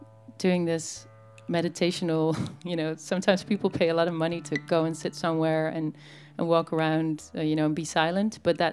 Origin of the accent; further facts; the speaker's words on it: Netherlands; Hello, I'm from Holland.